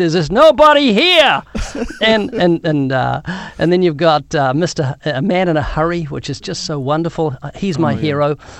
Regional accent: United States; And our nation, and I speak as an American, has an image of God that's erroneous.

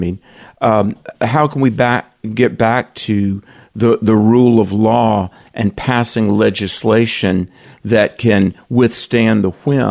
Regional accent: North Carolina, United States; And, you know, even in my home state of North Carolina yesterday, Trump was speaking at Fort Bragg.

